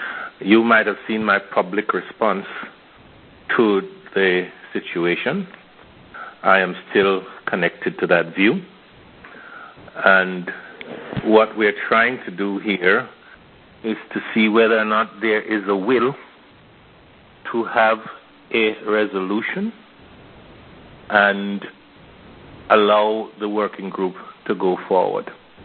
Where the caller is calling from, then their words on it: Kingston, Jamaica; I am speaking from Kingston, Jamaica.